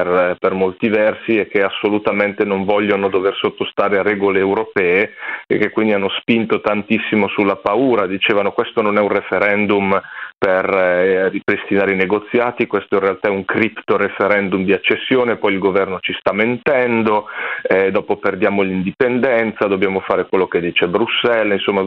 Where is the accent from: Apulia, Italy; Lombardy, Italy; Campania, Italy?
Lombardy, Italy; now in Iceland; sono del nord Italia, sono lombardo.